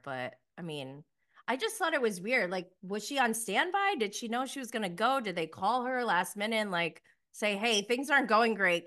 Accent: New York, United States; Upstate New York. It's so weird. Like, it's such a random place.

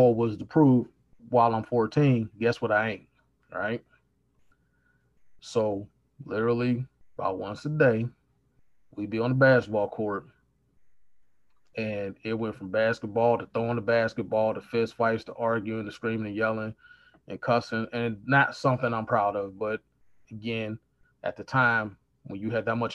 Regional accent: Pittsburgh, Pennsylvania, United States; also born or lived in North Carolina / Michigan / Virginia; I was born in North Carolina, moved up to Michigan, left there when I was three, Pittsburgh, Pennsylvania.

